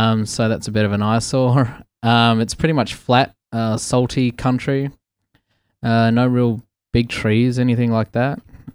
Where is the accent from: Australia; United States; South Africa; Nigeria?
Australia; Port Hedland, Western Australia; born or raised there; also born or lived in Meekatharra